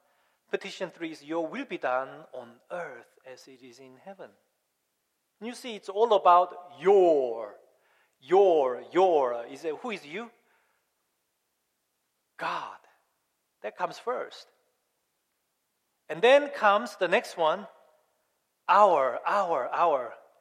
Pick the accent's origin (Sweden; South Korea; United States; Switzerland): South Korea; when I was growing up in Korea, before every service was over, we sang